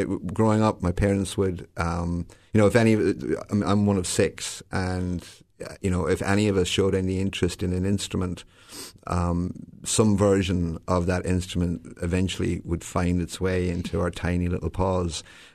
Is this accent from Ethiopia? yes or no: no; Ireland; growing up in Ireland